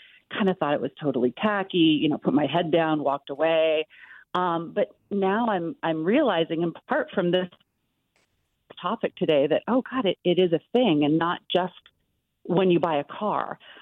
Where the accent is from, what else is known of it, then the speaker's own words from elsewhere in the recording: Berkeley, California, United States; I grew up in Berkeley and sort of middle class, and my family did not haggle at all.